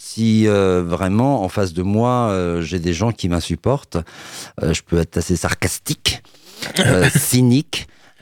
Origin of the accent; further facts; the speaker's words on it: Le Mans, Pays de la Loire, France; born there; je suis né un 19 août, je donnerai pas l'année, je suis né au Mans, je suis un vrai produit de la Rillette, voilà, et je suis très fier de ma ville